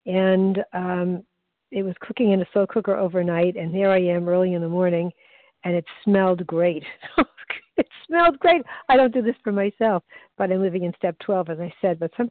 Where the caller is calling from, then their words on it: Baltimore, Maryland, United States; I'm calling from Baltimore, Maryland.